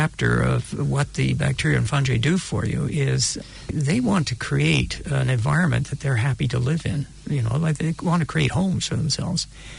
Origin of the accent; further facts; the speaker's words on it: Canada; as a Canadian, I should be thinking metric